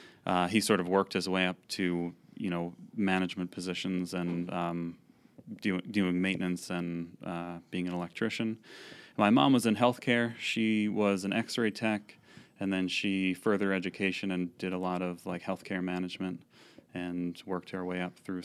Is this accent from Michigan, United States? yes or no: no; New York, United States; Yeah. I grew up on Long Island, and I went to a year of college in Manhattan College, which is actually in the Bronx.